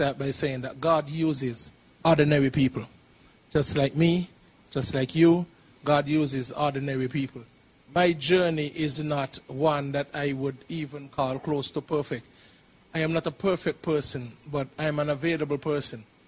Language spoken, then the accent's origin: English; Nevis, St. Kitts & Nevis; I hail from the United Nations of Nevis, beautiful island.